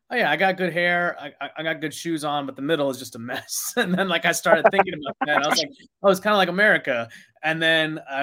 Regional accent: Texas, United States; oh, I'm a bad Indian myself. And I grew up in Texas. So I was like, I can't tolerate ethnic foods.

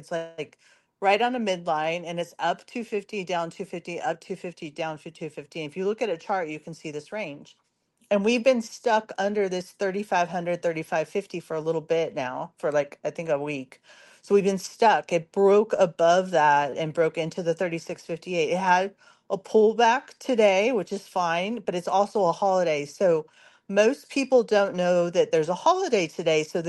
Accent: California, United States; I know a lot of Marines because I'm from SoCal and Camp Pendleton is down in SoCal

